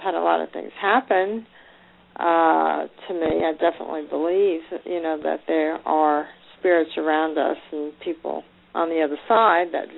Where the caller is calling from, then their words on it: Florida, United States; I am calling from Florida.